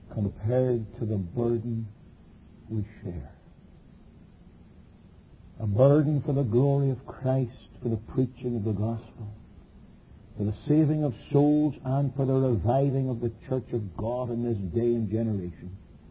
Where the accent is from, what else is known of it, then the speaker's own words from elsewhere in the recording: Northern Ireland, United Kingdom; I'm from a Northern Irish background. In fact, I'm not just from a Northern Irish background. I'm Northern Irish 100% of the way.